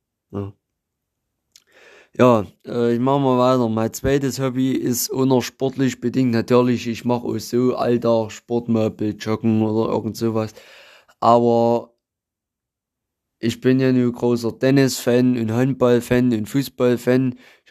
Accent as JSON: {"language": "German", "town": "Zittau", "region": "Saxony", "country": "Germany", "tie": "born or raised there", "said": "dann habe ich natürlich hier in meiner Heimatstadt in Zittau geguckt"}